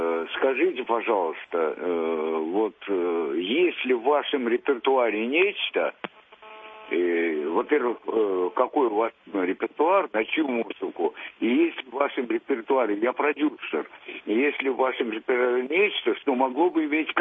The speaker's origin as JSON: {"language": "Russian", "region": "Moscow", "country": "Russia", "said": "Я из Москвы."}